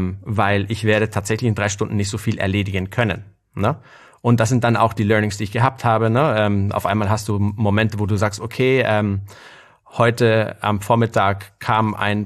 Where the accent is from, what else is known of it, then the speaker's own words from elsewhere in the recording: Guatemala; Es ist meine Guatemala, ich bin in Guatemala aufgewachsen.